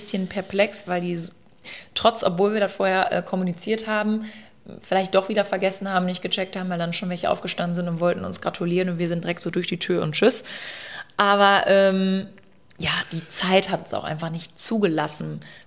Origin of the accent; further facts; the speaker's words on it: Barlo, North Rhine-Westphalia, Germany; Die hat einfach die 10 Minuten aus Barlow, wo ich herkomme